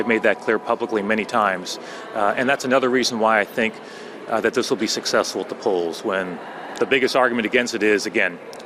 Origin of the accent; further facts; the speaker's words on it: United States; As an American, I never thought I would see federal agents in masks jumping out of unmarked cars and grabbing people off our streets.